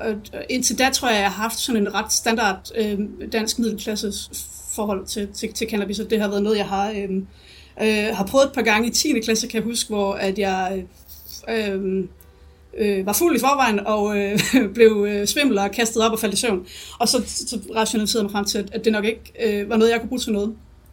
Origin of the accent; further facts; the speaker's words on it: Aarhus, Central Denmark Region, Denmark; also born or lived in Copenhagen; Jeg er, født i København, opvokset i Aarhus, og det er også her, jeg har læst på universitetet.